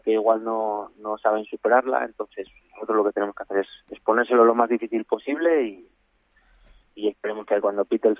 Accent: Salamanca, Castile and León, Spain; para mí, como salmantino, como jugador que se ha formado en las categorías inferiores de Salamanca

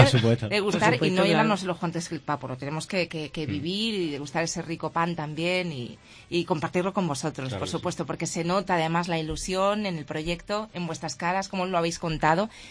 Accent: Alía, Extremadura, Spain; En mi pueblo, en la parte de Alía, miel de las Villorcas, así es como se come.

